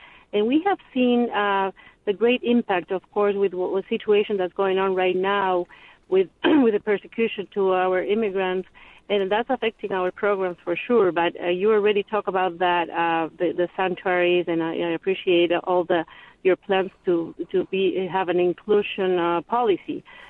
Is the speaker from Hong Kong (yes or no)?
no; Ecuador; now in Virginia, United States; I am a Latina immigrant who lives in Virginia. I moved here 17 years ago from Ecuador